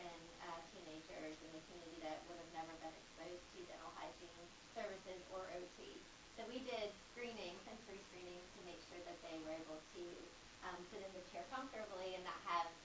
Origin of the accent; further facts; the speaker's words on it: Tennessee, United States; I was a transport from Tennessee, hence the accent.